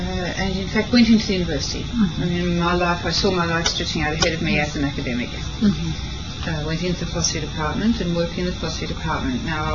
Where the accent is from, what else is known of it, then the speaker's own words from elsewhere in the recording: Taree, New South Wales, Australia; I was born in 1942 in Australia, in a country town called Taree.